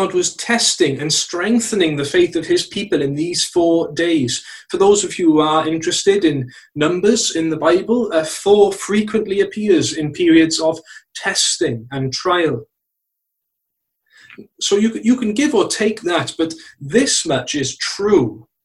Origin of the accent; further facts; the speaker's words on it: Wales, United Kingdom; It's not like the lambs that I was used to seeing growing up in South Wales valleys.